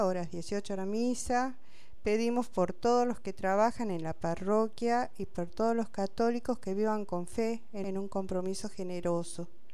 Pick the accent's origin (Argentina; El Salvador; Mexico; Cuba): Argentina; San Salvador de Jujuy, Jujuy; Sí, yo soy de San Salvador de Jujuy.